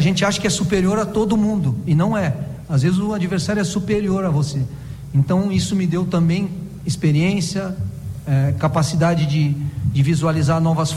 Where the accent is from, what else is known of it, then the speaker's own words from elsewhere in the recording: Rio Grande do Sul, Brazil; eu sou da aldeia lá do Rio Grande do Sul, né?